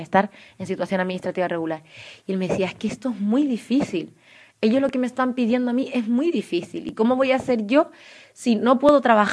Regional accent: Tindouf Province, Algeria; Yo soy saharaui, vine de los campamentos de refugiados de Tinduf, vine en avión

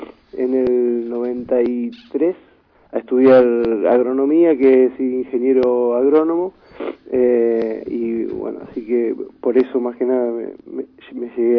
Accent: Las Rosas, Santa Fe, Argentina; a partir de llegar a Rosario, un poco veníamos con compañeros de mi pueblo, de Las Rosas

